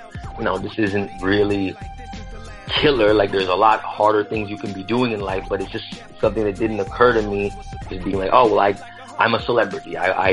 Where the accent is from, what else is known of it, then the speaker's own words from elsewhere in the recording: Toronto, Ontario, Canada; growing up in Toronto